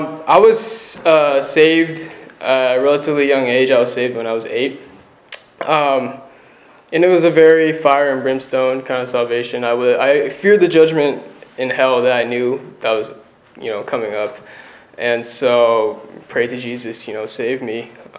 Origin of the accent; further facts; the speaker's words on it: Daly City, California, United States; I'm from Daly City. I fellowship at House of God in San Bruno.